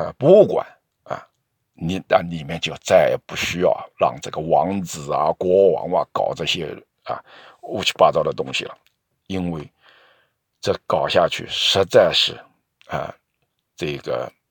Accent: Canada; 而我们加拿大人或者说英国的老百姓交遗产税是40%啊

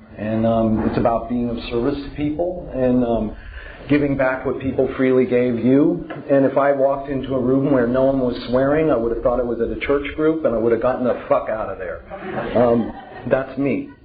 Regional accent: San Francisco, California, United States; I was born in San Francisco, right in the middle of the Haight-Ashbury. It was an accident that I grew up there.

